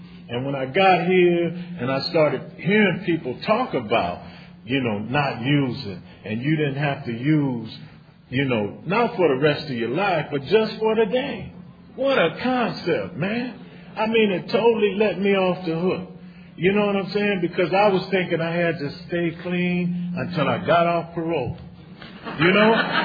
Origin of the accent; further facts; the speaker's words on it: San Diego, California, United States; I'm from San Diego.